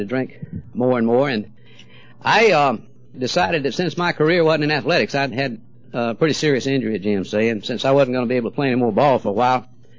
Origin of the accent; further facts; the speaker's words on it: Savannah, Georgia, United States; from Savannah, Georgia. I'd like to meet you. Going to be in town."